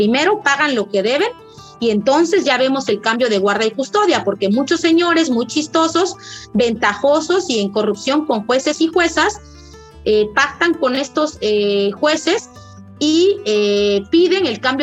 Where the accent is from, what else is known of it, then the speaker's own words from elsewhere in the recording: Oaxaca, Mexico; Yo vengo de Oaxaca y me las sé, pero perfectísima.